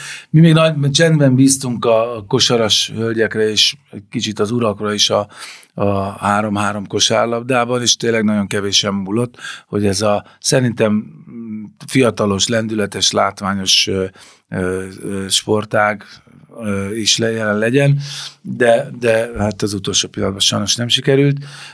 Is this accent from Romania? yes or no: no; Hungary; De mi magyarok vagyunk, mi örüljünk annak